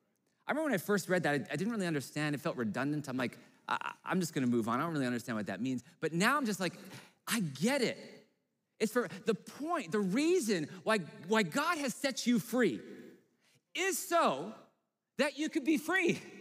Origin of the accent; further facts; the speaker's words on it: Edmonton, Alberta, Canada; I don't wanna take too much time, I'm from Edmonton.